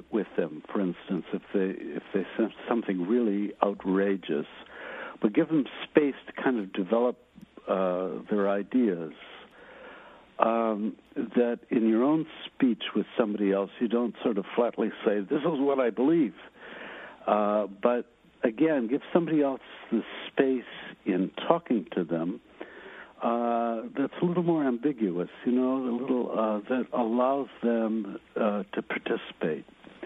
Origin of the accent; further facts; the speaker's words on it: Chicago, Illinois, United States; I grew up in Cabrini Green in Chicago, which is mostly black ghetto slum. And I was one of the few white kids.